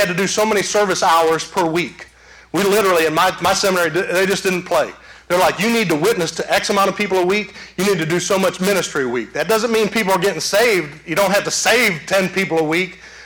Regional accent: Michigan, United States; also born or lived in Olive Branch; I used to live in Olive Branch. You know, but I'm being from Michigan, I had no idea.

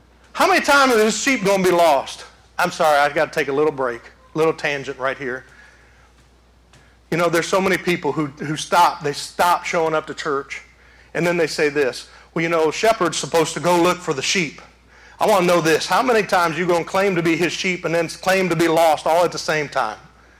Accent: Michigan, United States; also born or lived in Olive Branch; I used to live in Olive Branch. You know, but I'm being from Michigan, I had no idea.

